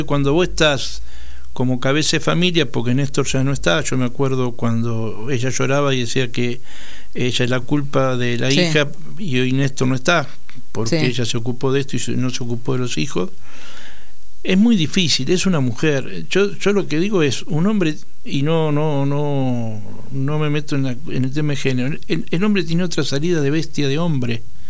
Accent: Argentina; yo hablo como argentinos.

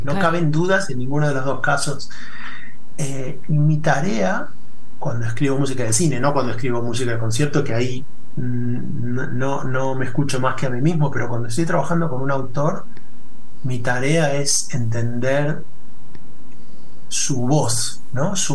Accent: Argentina; now in Madrid, Spain; yo me fui muy jovencito de la Argentina en el 95, estaba tratando de acordarme, y entonces bueno, di muchísimas vueltas por Estados Unidos, por Bélgica, por Francia, y terminé poniendo base en Madrid.

